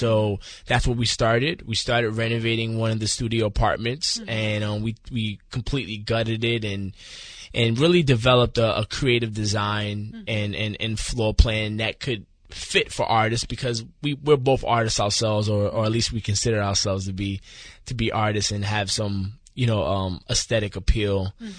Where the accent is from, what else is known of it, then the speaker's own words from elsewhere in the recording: Bronx, New York, United States; I'm born and raised in the Bronx.